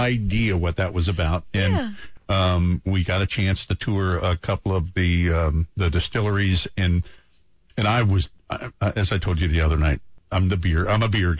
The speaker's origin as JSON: {"language": "English", "region": "Kentucky", "country": "United States", "said": "And I'm from Kentucky, so we're used to doing shots at beers."}